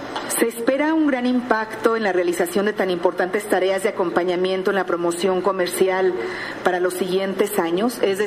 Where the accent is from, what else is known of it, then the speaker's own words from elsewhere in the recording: Guanajuato, Mexico; Yo soy del estado de Guanajuato.